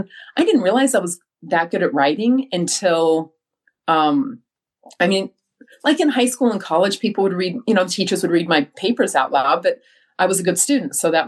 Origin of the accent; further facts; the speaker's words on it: Arizona, United States; So I grew up in Arizona and they have no daylight savings time.